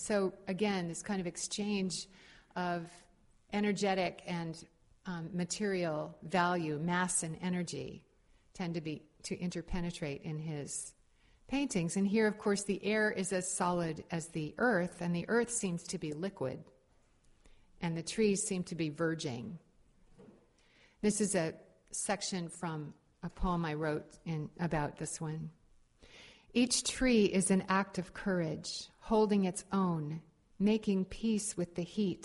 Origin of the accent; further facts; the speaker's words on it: California, United States; I mean, I grew up in California and we've always had droughts, but this one is scary.